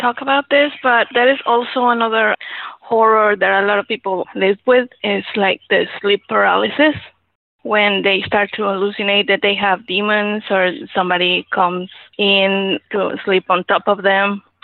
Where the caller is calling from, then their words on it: Cancun, Quintana Roo, Mexico; I'm calling from Cancun.